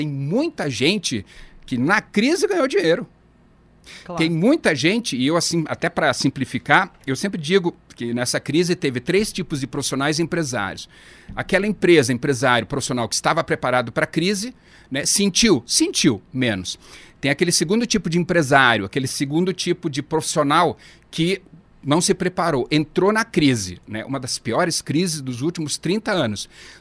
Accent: Apucarana, Paraná, Brazil; eu sou de Apucarana, norte do Paraná, né?

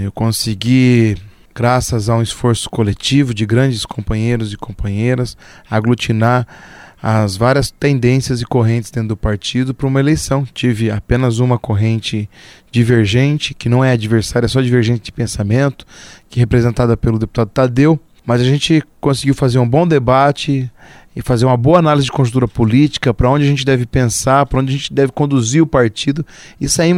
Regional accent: Orizona, Brazil; also born or lived in Mandaguaçu; now in Apucarana, Brazil; é nascido em Mandaguaçu, criado em Orizona, sou de Orizona, minha família é toda de lá. Hoje eu resido em Apucarana, né? Me tornei apucaranense

